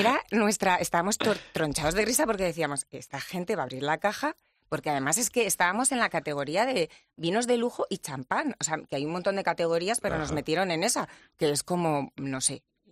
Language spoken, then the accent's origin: Spanish; Zaragoza, Aragon, Spain; además somos de Zaragoza los tres, la bota ahí es muy, muy típica en todas las fiestas populares